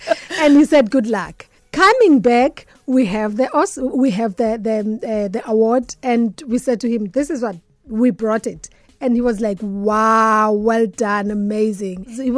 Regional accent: South Africa; Sarafina, it just, you know, as a South African, you feel proud.

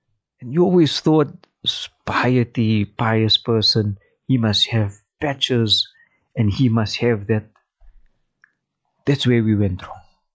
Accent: South Africa; You feel uncomfortable as a South African youth, youngster.

